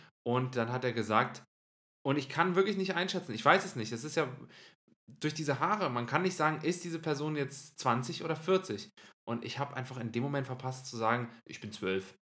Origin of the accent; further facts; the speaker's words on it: Germany; Ich habe sogar gesagt, hey, ich komme aus Deutschland.